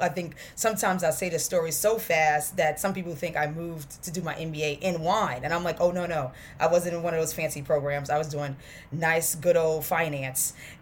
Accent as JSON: {"language": "English", "region": "New York", "country": "United States", "said": "I'm from Harlem originally. So, you know, seeing how my neighborhood was changing."}